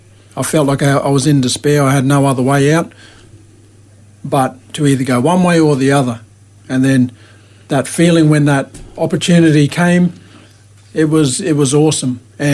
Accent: Brisbane, Queensland, Australia; Yeah, born and raised in Brisbane. Majority of that on the north side.

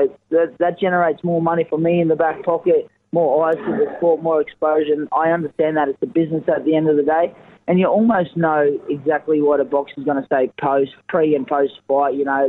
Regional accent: Caboolture, Queensland, Australia; I'm from Caboolture, and that's a pretty hard-nosed sort of section of Brisbane. So I grew up playing footy

